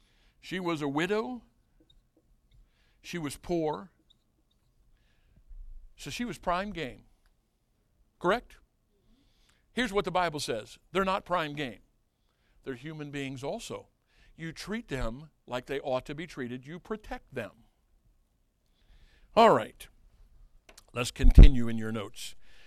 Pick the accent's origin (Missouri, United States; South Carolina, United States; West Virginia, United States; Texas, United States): Missouri, United States; St. Louis; I grew up in St. Louis area.